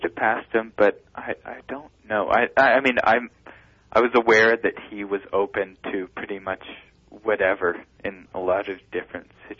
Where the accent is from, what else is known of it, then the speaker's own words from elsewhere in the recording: Canada; I'm actually from the Great White North.